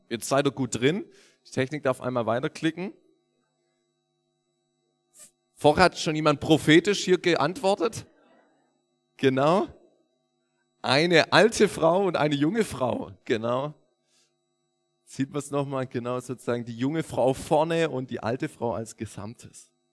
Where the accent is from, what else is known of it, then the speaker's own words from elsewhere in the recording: Weinsberg, Baden-Württemberg, Germany; born there; Ich komme gebürtig aus Weinsberg.